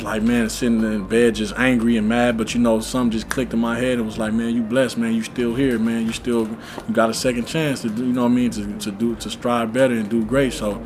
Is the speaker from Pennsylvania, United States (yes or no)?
no; California, United States; For me coming from Cali, you know what I mean? I'm from California. I'm not used to the cold weather